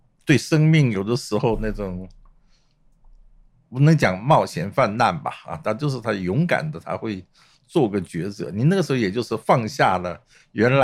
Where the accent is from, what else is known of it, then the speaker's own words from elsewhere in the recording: South Korea; now in Taiwan; 因为我在韩国出生长大嘛